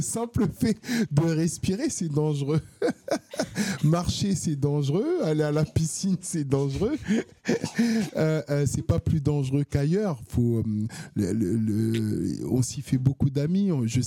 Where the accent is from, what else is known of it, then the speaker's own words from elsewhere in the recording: Senegal; born there; also born or lived in Paris region, France; Alors, je suis né au Sénégal. J'ai habité très longtemps en France, en région parisienne. Et depuis le mois de juin, avec mes enfants, je suis retourné m'installer au Sénégal, à Sali, à 2 heures à peu près en voiture de Dakar.